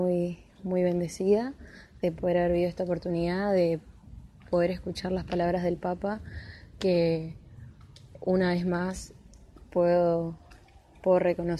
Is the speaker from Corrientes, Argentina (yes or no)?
yes; Corrientes, Argentina; tengo 20 años, soy de Corrientes